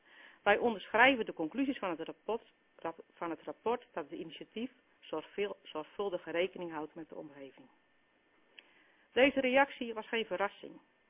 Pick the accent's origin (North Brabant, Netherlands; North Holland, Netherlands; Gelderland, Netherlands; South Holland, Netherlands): South Holland, Netherlands; Hoornaar; Ik ben geboren en getogen in Hoornaar.